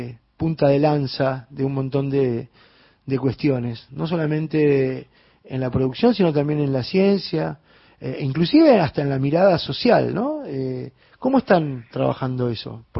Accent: Patagonia, Argentina; porque siendo patagónico, cantidad de compañeros se fueron a estudiar primero a La Plata, después a Buenos Aires

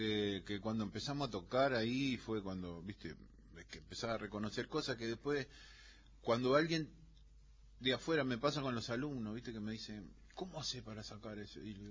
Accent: Montevideo, Uruguay; El barrio del Cerro, sí. La Villa del Cerro.

